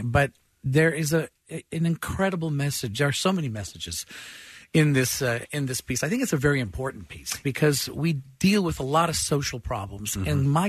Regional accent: Chicago, Illinois, United States; We were playing in my hometown of Chicago.

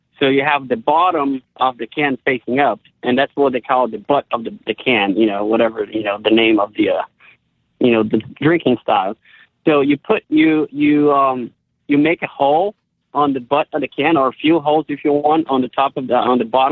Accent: Brazil; now in Woodbridge, United States; I am, sir, yes.

